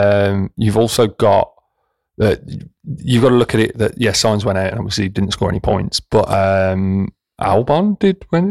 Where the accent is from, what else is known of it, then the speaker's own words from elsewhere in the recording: Australia; being an Aussie